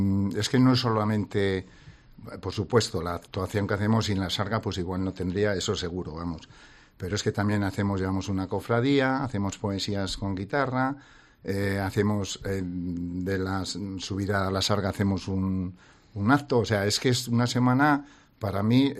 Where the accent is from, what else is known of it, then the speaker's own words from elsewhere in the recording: La Rioja, Spain; nosotros somos riojanos y nos sentimos riojanos